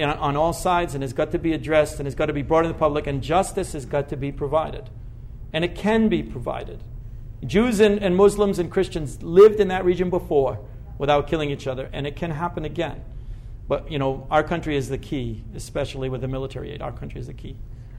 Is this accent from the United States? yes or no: no; Ireland; There are Protestants in Northern Ireland, I'm Irish